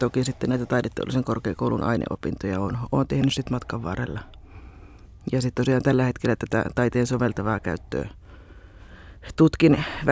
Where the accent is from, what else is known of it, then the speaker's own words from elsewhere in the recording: Pielavesi, North Savo, Finland; mä oon Kuopion keskussairaalassa käynyt syntymässä. Et siinä mielessä hyvinkin palannut juurilleni. Mutta Pielavedellä olen syntynyt ja kasvanut ja kirjoittanut sieltä ylioppilaaksi.